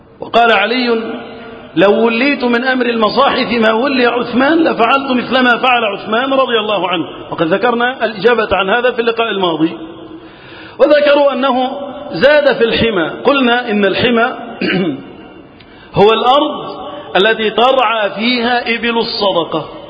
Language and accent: Arabic; Egypt; اللهم احفظ بلدنا مصر وسائر بلاد المسلمين من الفتن